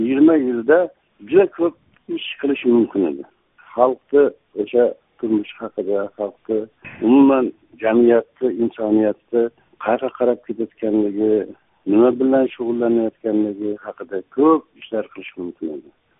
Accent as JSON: {"language": "Uzbek", "town": "Suzak", "region": "Jalal-Abad Region", "country": "Kyrgyzstan", "tie": "born or raised there", "said": "men Suzoq tug'ilib o'sgan qishlog'im haqida katta bir tarixiy publistik narsa yozdim"}